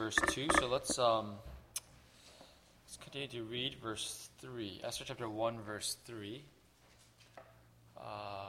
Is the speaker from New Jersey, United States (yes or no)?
yes; New Jersey, United States; When I grew up in New Jersey